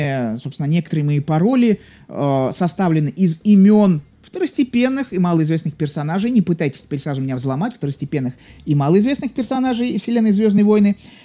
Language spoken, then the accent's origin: Russian; Saint Petersburg, Russia; я тоже из Петербурга, веду эту трансляцию. Замечательный, классный город, рад, что родился в нем.